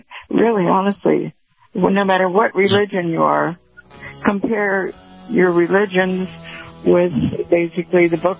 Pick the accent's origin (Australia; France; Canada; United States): United States; Delaware; And I grew up in Delaware where they were building the ship, you know, the ships and the shipyards and everything on the Delaware River.